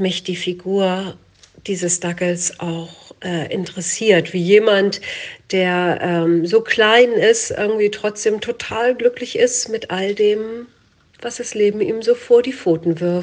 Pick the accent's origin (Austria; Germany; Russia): Germany; Hamburg; als Hamburger